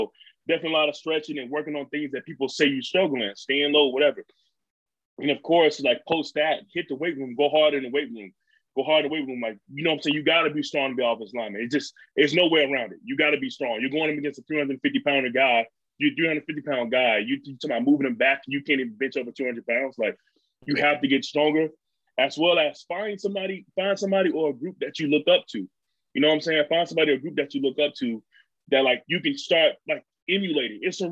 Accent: Alabama, United States; because, like, growing up in Alabama, the only place you have is the only thing that people, like, show off and broadcast is Alabama State, Alabama A&M, or UAB.

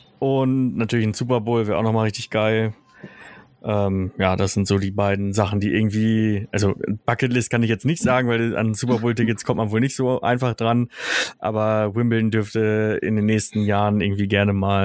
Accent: Northern Germany, Germany; Schon im Bayern-Strampler aufgewachsen, auch als Norddeutscher.

